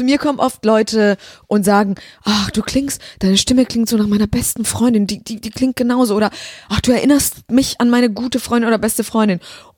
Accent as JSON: {"language": "German", "country": "Germany", "tie": "born or raised there", "said": "Deutschland ist natürlich ein wichtiges Thema für mich. Ich bin hier einfach groß geworden."}